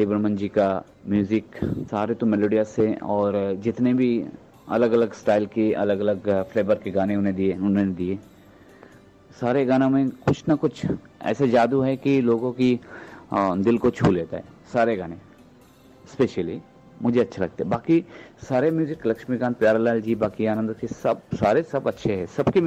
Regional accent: Karimganj, Assam, India; मैं ना बंगाल से हूँ ना उड़ीसा से, मैं असम से हूँ। असम एक छोटा सा शहर है करीमगंज, तो वहीं से

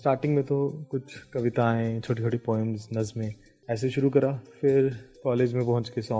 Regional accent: Jammu, Jammu and Kashmir, India; जी मैं जम्मू से हूँ, मैं यहीं पे पैदा हुआ, यहीं पे बड़ा हुआ, पढ़ाई यहीं पे हुई, अभी भी मैं जम्मू में ही रहता हूँ।

